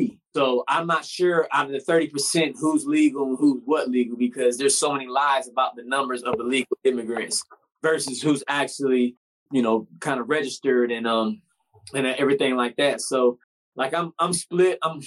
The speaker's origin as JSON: {"language": "English", "country": "United States", "said": "as an American, yes, deport them"}